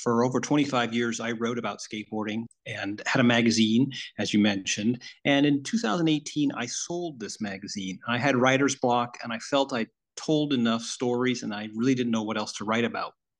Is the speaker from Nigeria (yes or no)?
no; Yorkshire and the Humber, United Kingdom; I come from England, but the part of England I come from is Yorkshire, and you know, you're Yorkshiremen and Yorkshire women